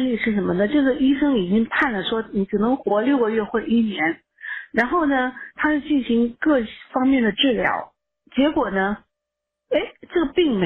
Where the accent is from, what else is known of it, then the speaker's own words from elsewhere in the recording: China; 就是作为我们中国人来说的话，不会说去决定说让自己的亲人安乐